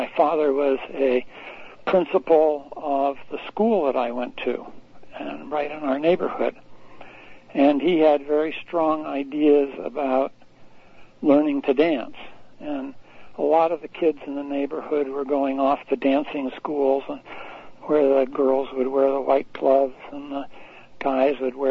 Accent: Portland, Oregon, United States; moved away as an adult; also born or lived in Boston; I was born in Boston, believe it or not. And then my family moved to Portland, Oregon, when I was about 7. And so I grew up in Portland, Oregon.

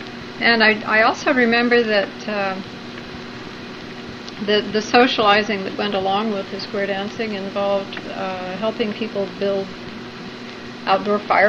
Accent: Boise, Idaho, United States; also born or lived in Colorado Springs; Where of course my grandparents lived. And when I was about 1 year old, my parents moved to Boise, Idaho. My dad took a job as head of the biology department at Boise Junior College.

